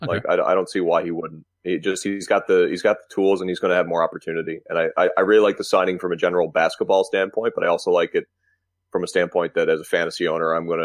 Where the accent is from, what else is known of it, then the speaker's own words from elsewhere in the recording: Canada; Well, as a Canadian